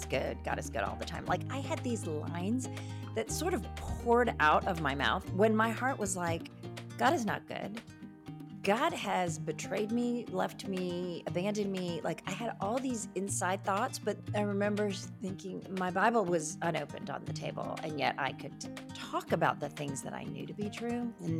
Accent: India; born there; So I got polio as an infant when I was born in India

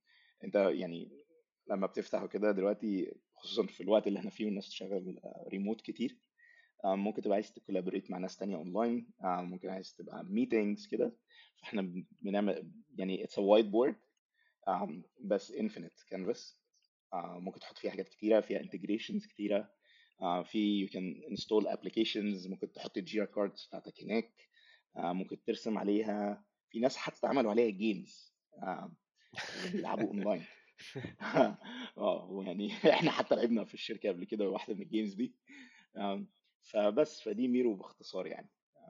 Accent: Cairo, Cairo Governorate, Egypt; now in Amsterdam, Netherlands; انا يعني من مصر طبعا، من القاهره، عشان دي نقطه اساسا يعني مضحكه شويه

